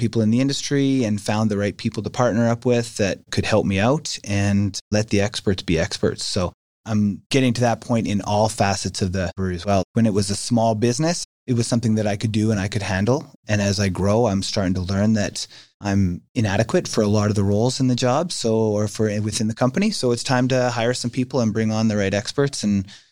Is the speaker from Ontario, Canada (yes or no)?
no; Saskatchewan, Canada; now in Calgary, Canada; Well, I grew up in Saskatchewan.